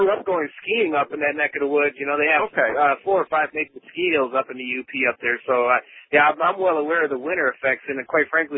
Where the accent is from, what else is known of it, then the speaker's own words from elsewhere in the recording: Milwaukee, Wisconsin, United States; I grew up in Milwaukee and skied all my life up in the UP